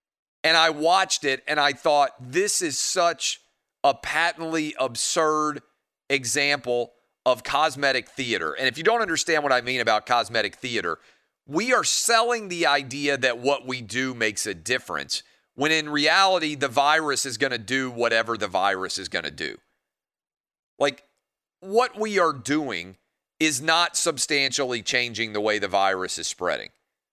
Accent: Nashville, Tennessee, United States; In my hometown of Nashville right now, they stop allowing people to be in bars and restaurants at 11.

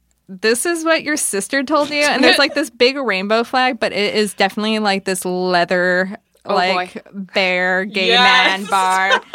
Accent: Buffalo, New York, United States; I grew up in Buffalo for the most part.

